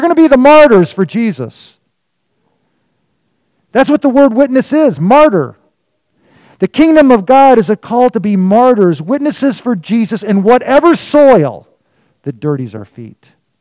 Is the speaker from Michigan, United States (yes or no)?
yes; Detroit, Michigan, United States; I grew up in Detroit.